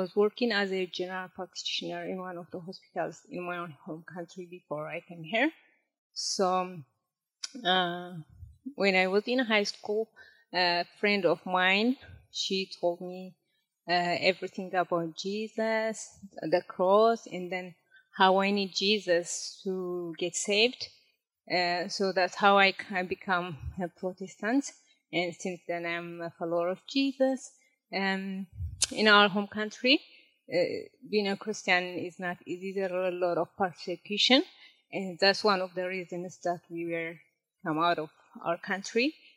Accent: Eritrea; English is a second language; I come from Eritrea. I was born and raised in my home country, Eritrea, in Orthodox Christian family.

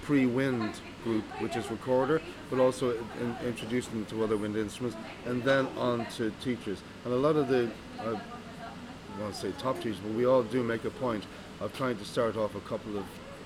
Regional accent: Cleveland, Ohio, United States; I was very lucky in the 60s and 70s, growing up in Cleveland

